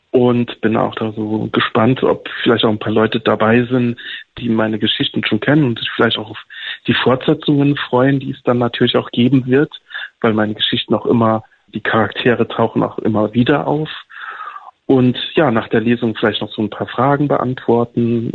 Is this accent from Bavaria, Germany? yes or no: no; Saarbrücken, Saarland, Germany; vom LSVD in Saarbrücken hier, wo ich herkomme